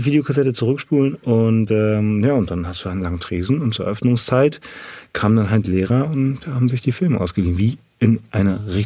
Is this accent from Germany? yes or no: yes; Ahrensburg, Schleswig-Holstein, Germany; ich komme aus Ahrensburg